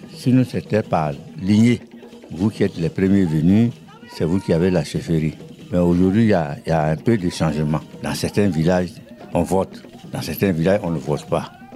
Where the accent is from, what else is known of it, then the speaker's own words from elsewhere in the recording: Bouaflé, Sassandra-Marahoué, Côte d’Ivoire; Bon, dans l'ancien temps, il n'y avait pas de cacao café. Nous sommes riverains du fleuve Banama.